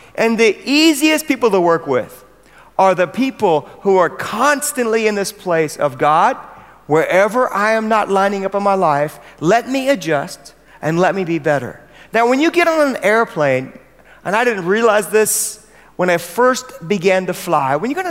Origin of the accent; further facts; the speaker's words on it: United States; accent: American; I don't say this word well at all. It's my American accent, mirroring.